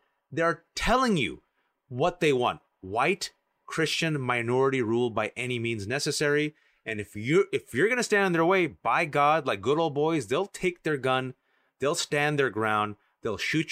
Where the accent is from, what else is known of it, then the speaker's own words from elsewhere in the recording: California, United States; Look, hell, I'm from California. I've seen the rise of her career